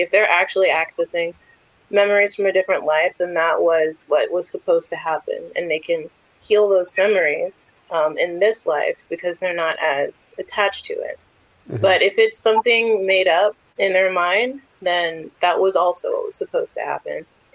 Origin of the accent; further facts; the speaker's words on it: Nashville, Tennessee, United States; Yes. Born and raised in Nashville.